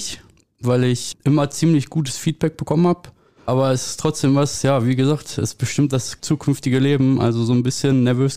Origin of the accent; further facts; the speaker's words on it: North Rhine-Westphalia, Germany; Ich komme aus dem Pott. Ja, ich komme aus Bergham